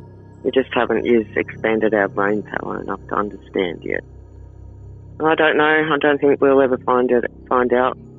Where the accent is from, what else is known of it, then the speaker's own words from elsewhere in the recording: Sydney, New South Wales, Australia; I'm from Sydney.